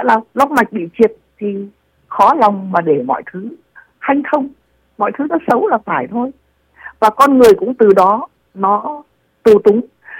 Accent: Dan Phuong, Hanoi, Vietnam; từ Đan Phượng, nơi quê nhà tôi đấy, là ở ngoại thành Hà Nội đấy

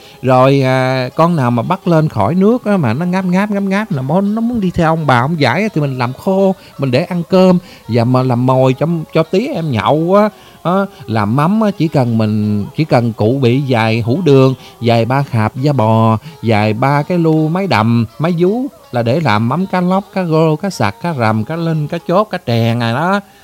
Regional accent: Cà Mau, Vietnam; Cà Mau á, Cà Mau quê em á, cá sặc rằng là cái cá đồng bưng trấp á, ngập nước tự nhiên à.

